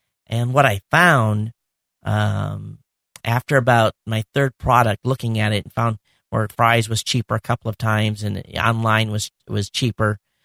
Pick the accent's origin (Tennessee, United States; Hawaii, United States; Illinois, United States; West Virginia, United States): Hawaii, United States; And I didn't tell him I was from Hawaii, and I thought, well, this is kind of cool.